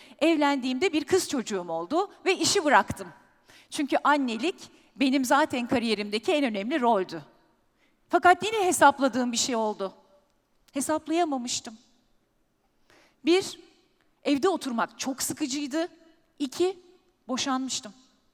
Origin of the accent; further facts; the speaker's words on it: İzmir, Turkey; İzmirliyim. Söylediği sözün anlam ifade ettiği bir ailede büyüdüm.